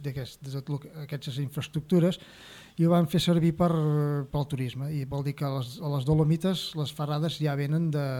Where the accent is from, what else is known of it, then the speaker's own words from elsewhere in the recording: Centelles, Catalonia, Spain; Jo soc fill de Centelles.